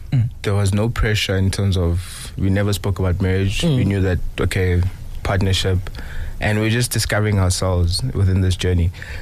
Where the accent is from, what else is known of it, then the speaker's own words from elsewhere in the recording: Johannesburg, Gauteng, South Africa; she's from Lesotho, I'm from Johannesburg.